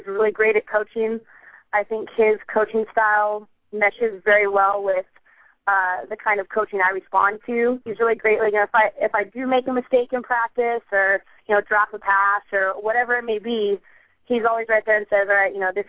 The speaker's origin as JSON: {"language": "English", "town": "Willcox", "region": "Arizona", "country": "United States", "said": "I'm number 84. I'm going to be playing running back and defensive back, and I'm originally from Wilcox, Arizona."}